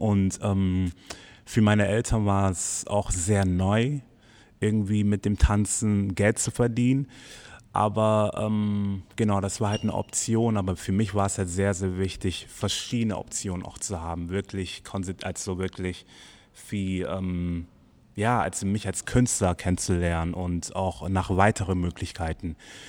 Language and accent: German; Southern Germany, Germany; Eine Butterbreze, ich komme ja aus dem Süden, dann bin ich erstmal produktiv.